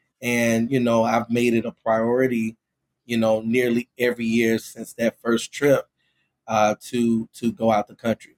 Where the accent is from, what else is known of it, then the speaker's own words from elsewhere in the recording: Florida, United States; growing up in the South, especially in Florida, you know, we didn't put emphasis on family vacations because everybody, Simone, came to the beach, right? I grew up about 45 minutes near Daytona Beach.